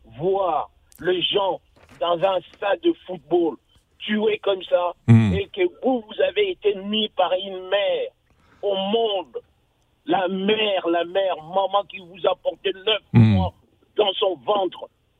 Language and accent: French; Kivu, DR Congo; Vous voyez l'oreille qui se passe chez nous en Kivu.